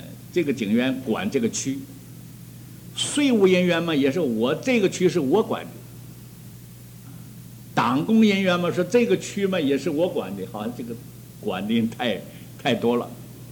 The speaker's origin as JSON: {"language": "Chinese", "country": "China", "said": "我们尤其我们中国人不能随便发愿"}